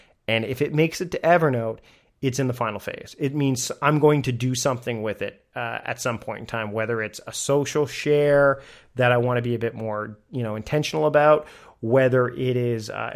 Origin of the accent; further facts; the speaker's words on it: Canada; And again, being Canadian, there's some, you don't get the same ones right away as you do in the States.